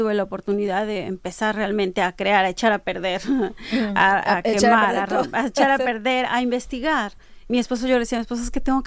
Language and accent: Spanish; Puebla, Mexico; soy de México, nací en Puebla